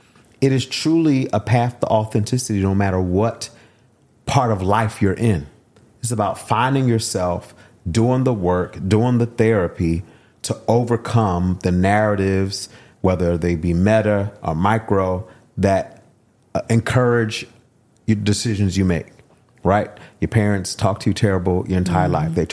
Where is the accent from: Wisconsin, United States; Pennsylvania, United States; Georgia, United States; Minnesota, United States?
Pennsylvania, United States; Philadelphia; Growing up in Philly, in the hood, sweet, queer, feminine, you know, all the things, but then black in Philadelphia as well.